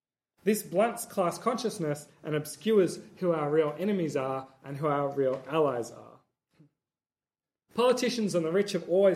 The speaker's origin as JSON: {"language": "English", "town": "Perth", "region": "Western Australia", "country": "Australia", "tie": "born or raised there", "said": "it relates to my hometown in Perth."}